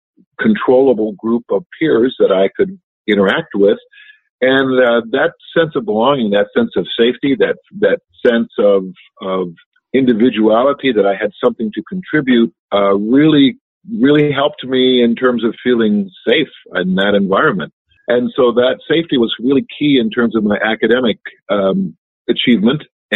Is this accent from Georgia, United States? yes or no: no; Minnesota, United States; I grew up in Minnesota, and grew up on a dairy farm.